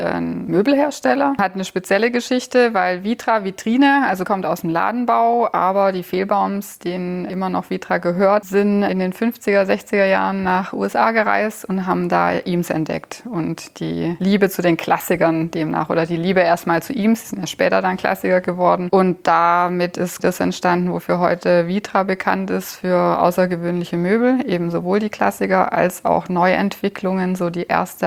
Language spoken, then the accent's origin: German; Germany; ist Finnisch, nur zur Aufklärung. Aber ich komme nicht aus Finnland, ich komme aus Deutschland.